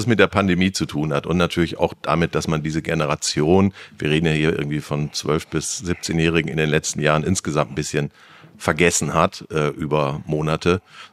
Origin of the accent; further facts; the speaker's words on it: North Rhine-Westphalia, Germany; Das gab's bei uns in Ostwestfalen nicht.